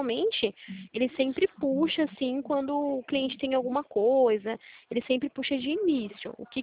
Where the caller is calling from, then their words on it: Limeira, São Paulo, Brazil; eu falo de Limeira, São Paulo, senhor Arnaldo.